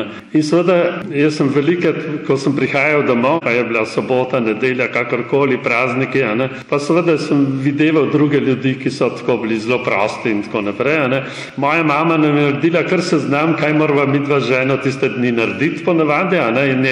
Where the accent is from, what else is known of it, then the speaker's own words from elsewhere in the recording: Jasen, Littoral–Inner Carniola, Slovenia; born there; Ja, jaz sem rojen v Jaseno, pred 70 leti